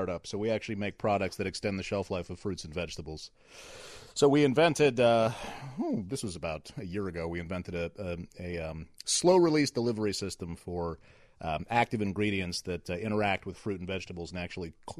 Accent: Atlanta, Georgia, United States; I'm from Atlanta.

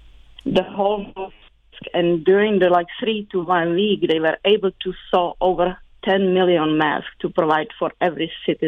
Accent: Czechia; moved away; I was raised and born in Czechoslovakia during the communists, and I came here in 1993. And since that, all my family is still living back in Czech.

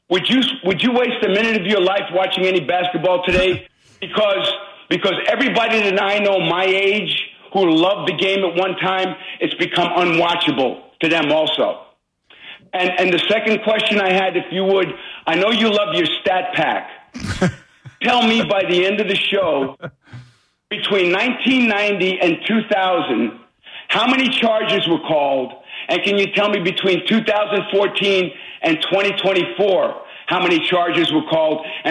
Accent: Brooklyn, New York, United States; I grew up in Williamsburg, Brooklyn. I was a staunch Knicks, Met, and Jet fan.

